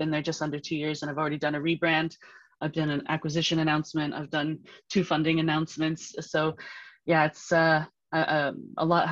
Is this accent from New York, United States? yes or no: yes; New York, United States; also born or lived in England / Switzerland; I'm originally from New York. I lived in England for a long time and then Switzerland. Oh. I became a British citizen 10 years ago.